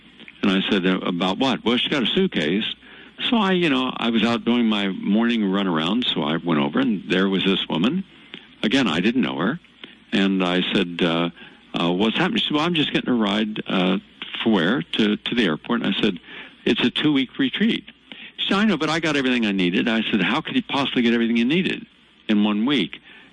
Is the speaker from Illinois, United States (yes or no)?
no; West Virginia, United States; since we grew up as hillbillies in West Virginia